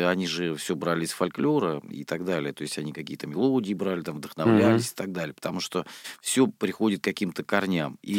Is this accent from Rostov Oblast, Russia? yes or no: yes; Rostov-on-Don, Rostov Oblast, Russia; Я из Ростова-на-Дону, да, фактически.